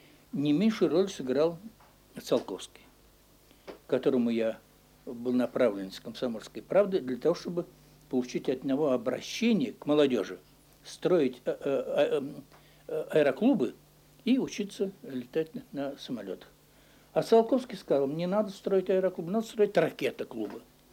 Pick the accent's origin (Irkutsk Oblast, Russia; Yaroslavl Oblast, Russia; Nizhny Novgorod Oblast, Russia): Nizhny Novgorod Oblast, Russia; Nizhny Novgorod; жизнь Горького, земляка, он нижегородец, я нижегородец